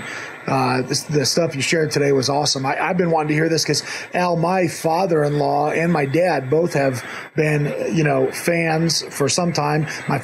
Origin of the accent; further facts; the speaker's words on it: Florida, United States; I grew up in Florida, was a spin fisherman all my life, or live bait, and mostly in the ocean.